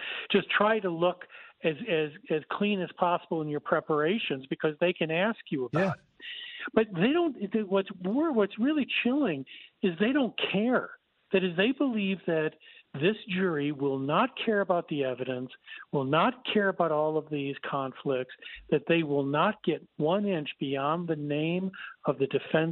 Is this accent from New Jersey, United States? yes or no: no; Chicago, Illinois, United States; I say that as a Chicagoan